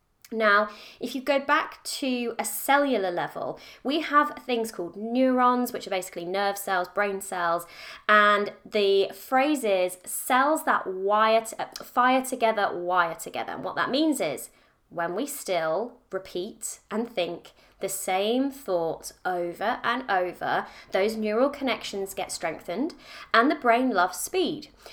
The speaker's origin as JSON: {"language": "English", "country": "United Kingdom", "said": "I'm so British, I know. I drink tea and I talk about the weather."}